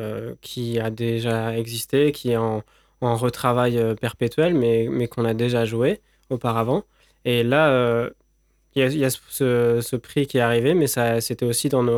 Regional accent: Occitanie, France; On est du Gard et du coup, on a envie de porter ça dans le Gard.

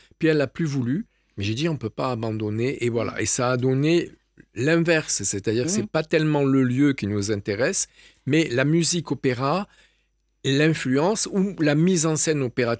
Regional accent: Nîmes, Occitanie, France; also born or lived in Paris; participer à cette radio de Nîmes, qui est ma ville natale.

